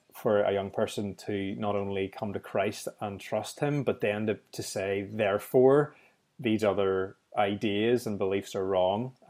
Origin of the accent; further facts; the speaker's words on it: Northern Ireland, United Kingdom; I come from Northern Ireland